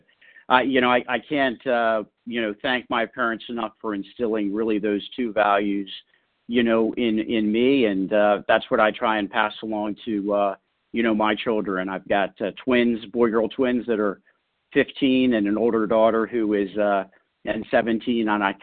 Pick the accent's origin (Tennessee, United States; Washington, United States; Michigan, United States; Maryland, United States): Maryland, United States; Baltimore; I never thought I would get into the retail, you know, power business when I was growing up in Baltimore, Maryland, you know, and in high school.